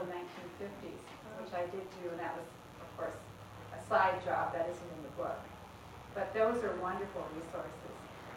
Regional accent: Washington, United States; because, for example, I grew up in Pierce County

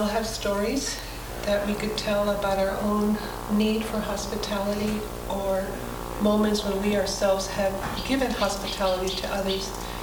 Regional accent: San Francisco, California, United States; also born or lived in El Salvador; A little bit about myself. I'm actually originally from Central America. I was born in El Salvador. And at the age of two, my parents came up to San Francisco, California, and resided in, or established themselves in a wonderful neighborhood called the Mission.

